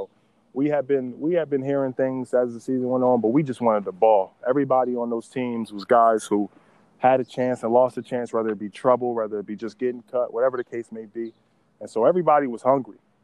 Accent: New Jersey, United States; Like, I'm from Jersey, small town. Like, we don't really travel much, you know.

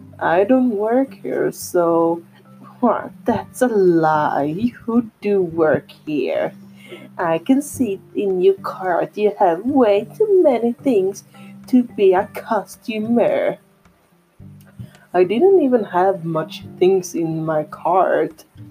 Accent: Sweden; English is a second language; I am from Sweden, so I'm sorry for saying things wrong in English.

